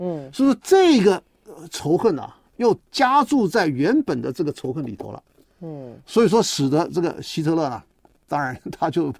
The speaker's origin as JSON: {"language": "Chinese", "country": "Taiwan", "said": "你说现在我们台湾人啊，你到了美国三代以后，你到底你是什么人啊？看起来就不像台湾人了吧"}